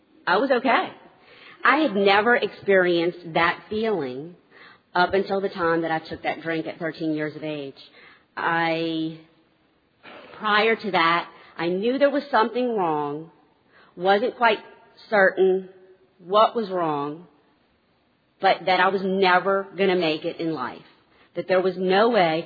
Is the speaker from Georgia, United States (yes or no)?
no; New Orleans, Louisiana, United States; now in Lafayette, United States; and I am from Lafayette, Louisiana. I live there currently. Originally got sober in New Orleans, where I'm from, my hometown.